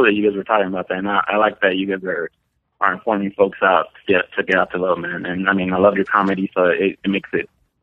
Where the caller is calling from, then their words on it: Modesto, California, United States; I'm calling from Modesto.